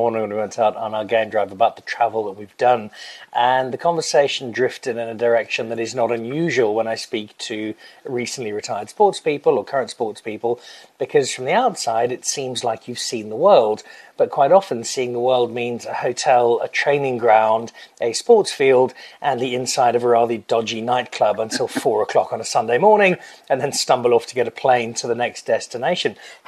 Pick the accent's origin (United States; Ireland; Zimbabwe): Zimbabwe; I grew up in Zimbabwe, so it's a part of the world I know well.